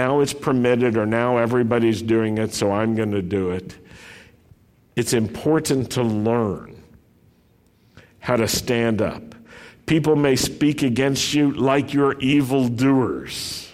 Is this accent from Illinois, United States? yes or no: no; Roanoke, Virginia, United States; Now, as a Jew growing up in Roanoke, Virginia, I sort of understood the idea of being a minority.